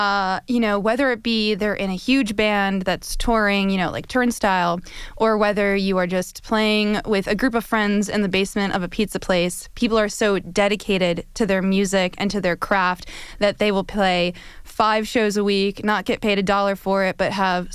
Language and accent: English; Midwest, United States; You know, I grew up in the Midwest, so I had this idea of what the East Coast was going to be like when I moved here.